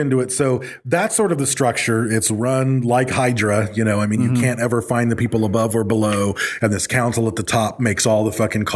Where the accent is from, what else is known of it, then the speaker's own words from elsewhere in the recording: Battle Creek, Michigan, United States; But a friend of mine who I grew up with in Battle Creek joined the Air Force.